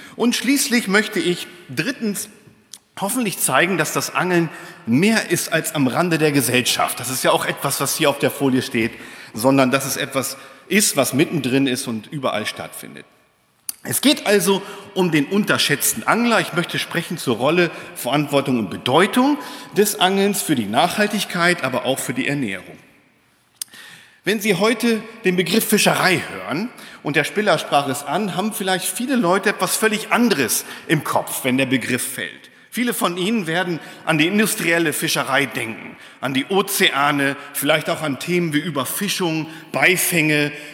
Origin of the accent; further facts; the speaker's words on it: Lohne, Lower Saxony, Germany; Ich bin gebürtig aus Niedersachsen tatsächlich, Lohne-Dinklage, da wo die Schweine wohnen